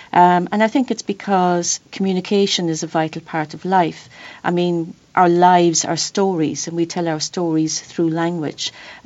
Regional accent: Ireland; But another example would be my home country, Ireland.

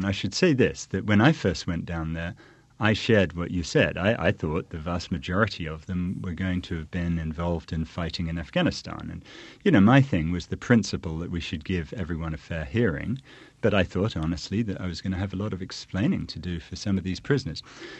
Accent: United States; I'm American. I know it sometimes doesn't sound like it on the radio, but we all have to be American citizens to go there.

